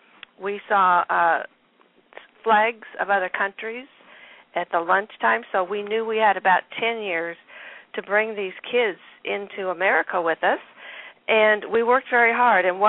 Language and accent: English; California, United States; When I grew up here in California, everybody worked hard.